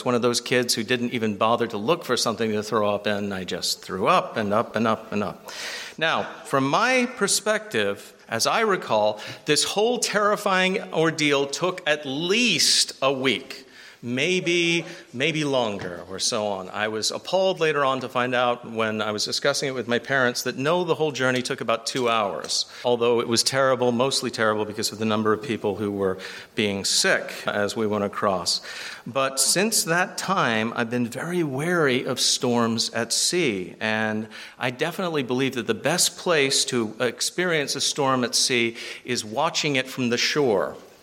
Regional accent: England, United Kingdom; But when I were a lad growing up in England

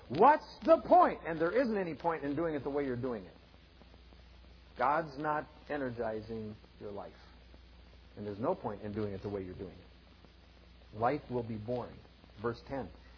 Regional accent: South Dakota, United States; I grew up in South Dakota. You know, we have waves of grain.

